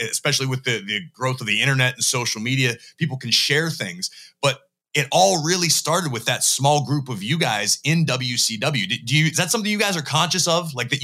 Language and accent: English; United States; speaking as an American wrestling fan, I remember I really learned about Lucha Libre.